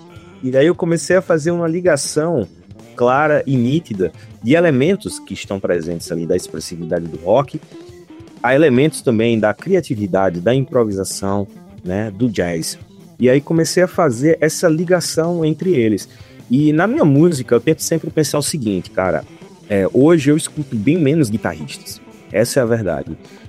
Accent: Northeast Region, Brazil; na minha música do Nordeste, da cidade de onde eu venho, da região que eu venho

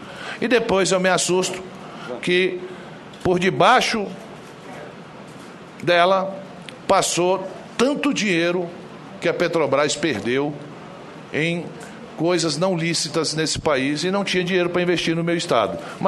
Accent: Brazil; E a gente, como brasileiro, que lutou pelo petróleo é nosso

